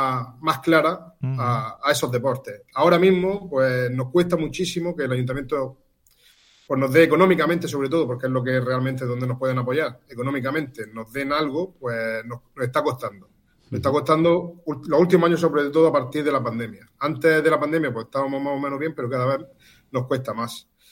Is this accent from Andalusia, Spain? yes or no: yes; Almería, Andalusia, Spain; now in Roquetas de Mar, Spain; yo cuando vine aquí a Roquete, yo soy de Almería, y vine en el año 91 y había 40.000 habitantes.